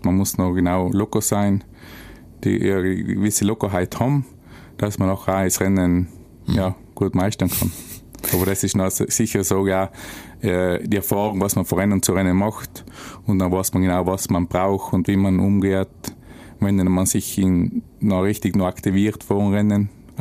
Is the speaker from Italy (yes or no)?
yes; Italy; sie zeigen, dass wir als Italiener eben bei den Besten von der Welt dazugehören.